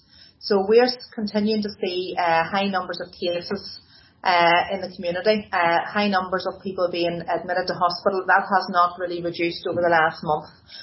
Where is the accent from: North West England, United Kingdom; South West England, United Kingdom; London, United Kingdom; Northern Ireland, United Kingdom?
Northern Ireland, United Kingdom; Crossgar; As you know, I'm from Crossgar